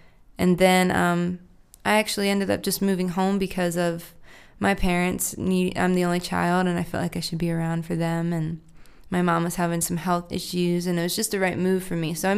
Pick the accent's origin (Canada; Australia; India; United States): United States; Stewartstown, Pennsylvania; I grew up in Stuartstown, Pennsylvania, and at the time could not wait to get out.